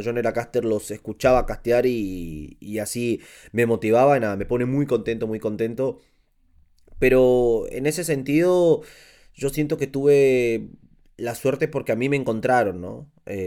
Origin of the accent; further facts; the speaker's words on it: Argentina; now in Peru; actualmente estoy en Perú, ¿no? Soy de Argentina, pero actualmente estoy residiendo acá en Perú